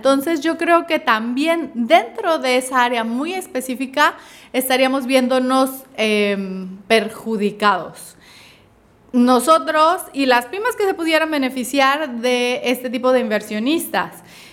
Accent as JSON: {"language": "Spanish", "country": "Mexico", "said": "yo como consumidor mexicano me vería afectado"}